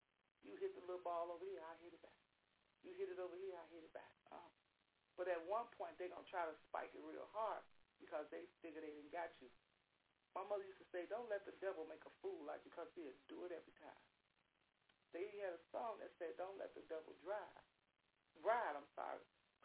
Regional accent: Chicago, Illinois, United States; See, I was born in Englewood, but I was raised up on the west side. So I had so much part of my life on the south side, raised up on the west side.

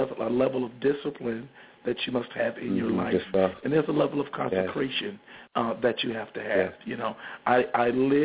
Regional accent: Grand Rapids, Michigan, United States; also born or lived in Detroit; But I do thank God, growing up in a Christian household since I was born in Grand Rapids, Michigan, a long time ago.

